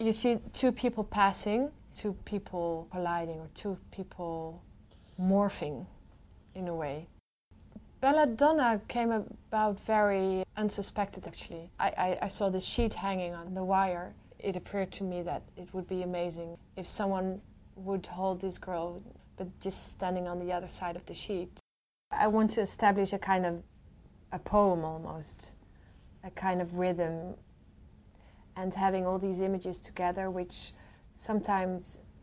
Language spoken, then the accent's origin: English; Kenya; I grew up in Africa, partly in Kenya.